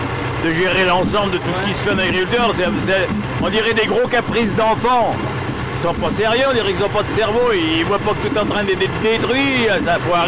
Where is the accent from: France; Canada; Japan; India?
France; Saint-Jean-d'Angély, Nouvelle-Aquitaine; Je viens du nord de la Charente-Maritime, du canton de Loué, Saint-Jean-d'Angély